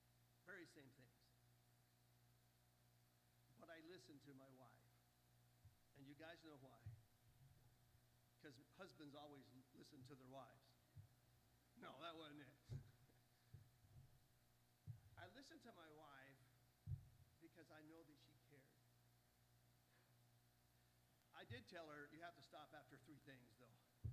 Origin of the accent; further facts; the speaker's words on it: Buffalo, New York, United States; now in Missouri, United States; I'm from Buffalo, New York. I grew up in New York. I had poor grammar, just so you know. And I didn't pronounce words very well. I've since learned to speak Missourian so you all can understand me.